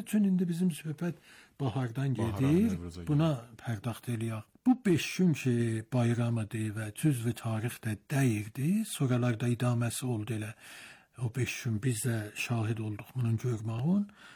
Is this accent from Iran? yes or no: yes; East Azerbaijan, Iran; biz Nobarlıyıq. Nobar məhəlləsi durur